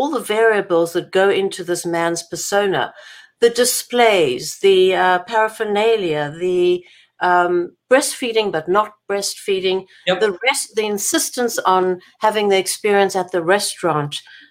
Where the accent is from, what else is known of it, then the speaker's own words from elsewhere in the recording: South Africa; also born or lived in Canada; now in United States; I'm Canadian. I immigrated from South Africa to Canada and then the US.